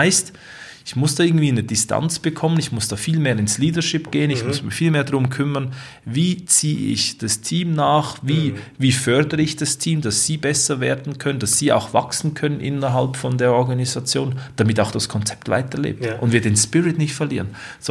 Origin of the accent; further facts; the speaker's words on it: Switzerland; accent: Swiss German; Ja, entschuldige für mein Dialekt.